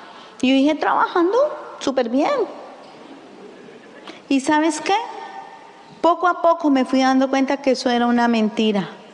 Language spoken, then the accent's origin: Spanish; Colombia; Yo vengo de Colombia. Nosotros venimos de Colombia. Un país golpeado por muchas situaciones.